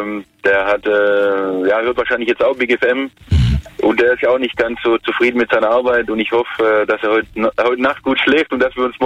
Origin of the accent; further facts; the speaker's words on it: Stuttgart, Baden-Württemberg, Germany; Wir sind aus Stuttgart.